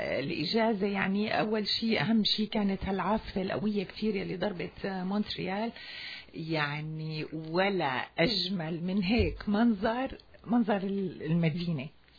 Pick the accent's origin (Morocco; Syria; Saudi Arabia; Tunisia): Syria; بلدنا سوريا